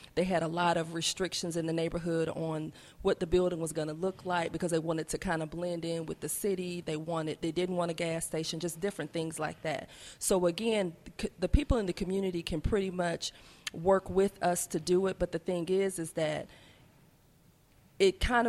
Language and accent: English; Atlanta, Georgia, United States; The thing about it is that, and I grew up in Atlanta, and I'm 50, almost 51 years old. In my 50 years and growing up near that area, there was never a grocery store.